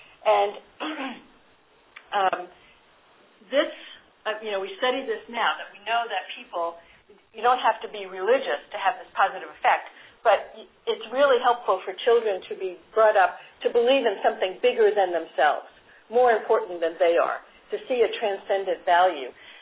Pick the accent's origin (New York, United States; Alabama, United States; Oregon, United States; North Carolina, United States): New York, United States; Bronx; I did, as a child, I grew up in the Bronx, New York, and I went to a small little parish Catholic school, and we would walk home about 7 blocks